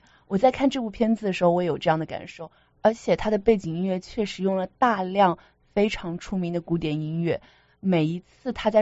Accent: Zhejiang, China; 我是浙江人，我们那儿有一种就是那种荞麦面做的

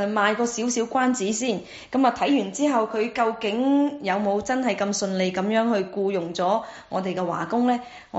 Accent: China; 我哋中國人依家都學精咗啦

